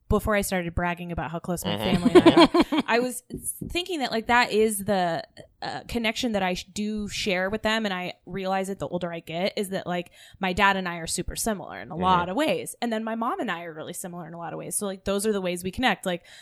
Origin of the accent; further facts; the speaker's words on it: Florida, United States; But I think like we were raised in Florida. Okay. Mm-hmm. So like we were in a central Florida too, not South Florida.